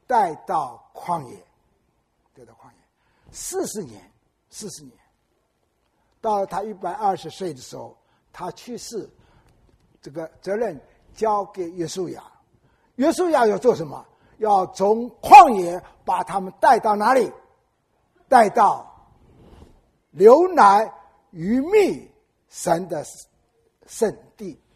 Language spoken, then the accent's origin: Chinese; Wenzhou, Zhejiang, China; 就是我家乡温州啊